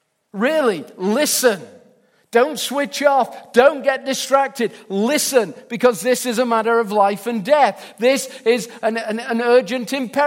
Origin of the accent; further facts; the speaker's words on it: England, United Kingdom; And I'm English.